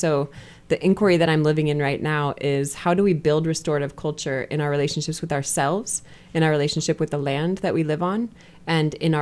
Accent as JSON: {"language": "English", "town": "Rantoul", "region": "Illinois", "country": "United States", "tie": "born or raised there", "said": "So I grew up in Rantoul, Illinois."}